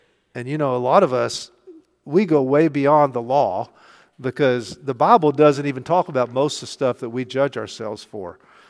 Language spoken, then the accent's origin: English; United States; And as an American, you know what we do? We work hard.